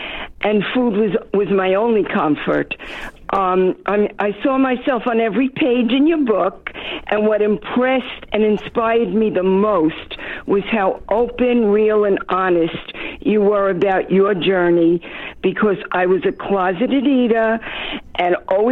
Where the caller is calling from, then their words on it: Long Island, New York, United States; from Long Island, New York, and I'm really excited to talk to you.